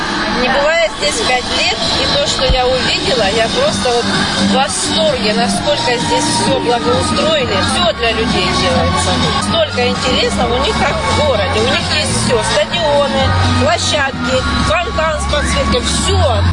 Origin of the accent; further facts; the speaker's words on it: Krasnodar Krai, Russia; Я с Кубани.